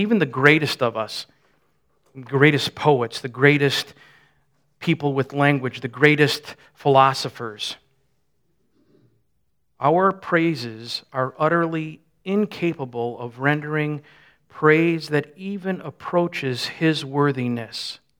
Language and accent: English; New York, United States; Beth and I grew up in Western New York. We've seen Niagara Falls.